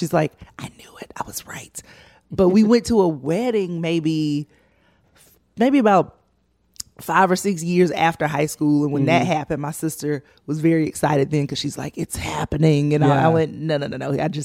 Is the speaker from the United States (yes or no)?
yes; Columbus, Georgia, United States; From Columbus, Georgia.